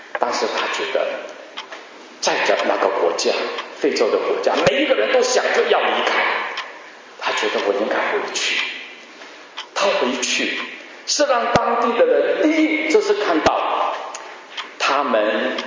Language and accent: Chinese; Guangdong, China; 我们广东人都是讲解几句